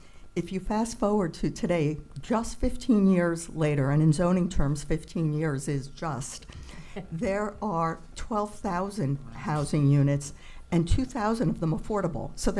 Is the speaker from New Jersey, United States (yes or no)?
no; Brooklyn, New York, United States; Long Island City is another, but maybe it's because I'm from Brooklyn.